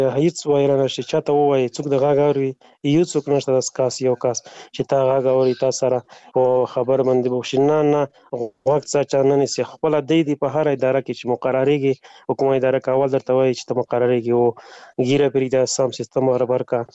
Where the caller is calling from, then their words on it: Afghanistan; افغانستان نه تماس نیول ده